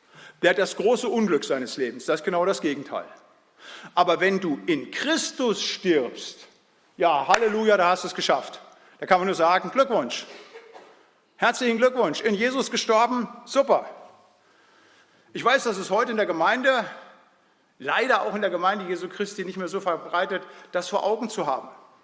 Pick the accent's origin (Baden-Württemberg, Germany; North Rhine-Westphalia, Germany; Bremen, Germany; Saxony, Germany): North Rhine-Westphalia, Germany; Da, wo ich herkomme aus dem Siegerland